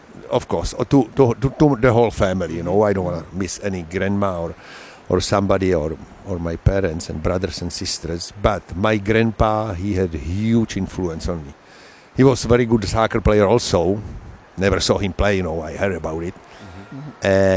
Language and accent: English; Pardubice, Pardubice Region, Czechia; English is a second language; but I am from the Pardubice, which is a hockey town. And that's why I became hockey player.